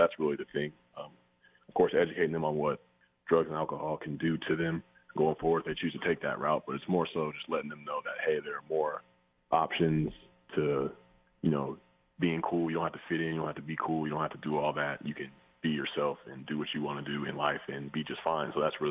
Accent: Atlanta, Georgia, United States; I grew up in Atlanta, Georgia

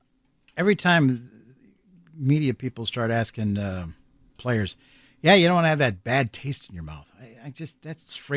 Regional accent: California, United States; 70 degrees. I'm from California.

